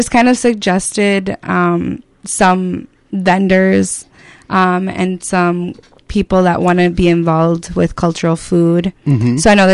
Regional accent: Faribault, Minnesota, United States; So I grew up in Faribault. My parents are Mexican, and I'm Mexican-American Cuban on my dad's side.

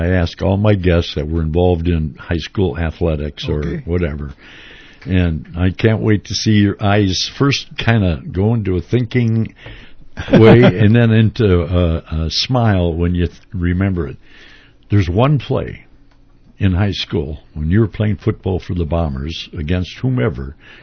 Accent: St. Paul, Minnesota, United States; like I grew up in St. Paul, if you messed around, you heard about somebody, hey, he went to Red Wing.

